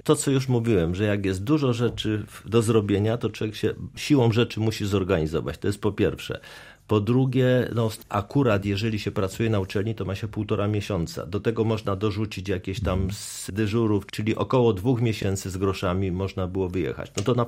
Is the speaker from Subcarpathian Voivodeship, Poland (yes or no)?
yes; Rzeszów, Subcarpathian Voivodeship, Poland; also born or lived in Wrocław; Nie, no ja jestem, jak mówię, rzeszowianinem, bo tutaj się wychowałem. Urodziłem się we Wrocławiu, ale to był taki epizod powojenny, powiedzmy, gdzie los rzucił rodziców, ponieważ my, cała nasza rodzina od pokoleń pochodzi z okolic Strzyżowa. W związku z tym rodzice potem się przenieśli do Rzeszowa